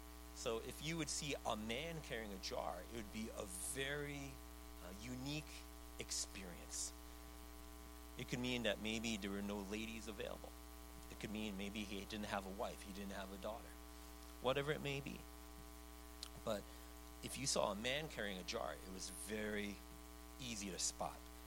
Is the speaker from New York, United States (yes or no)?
yes; New York City, New York, United States; I grew up in New York City. There was a large Jewish population there.